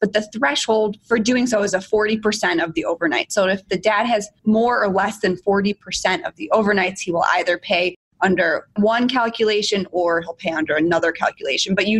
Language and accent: English; Illinois, United States; now in Chicago, United States; I grew up in the Northwest suburbs. I went to Stevenson High School, which is a really large high school in Lincolnshire, Illinois.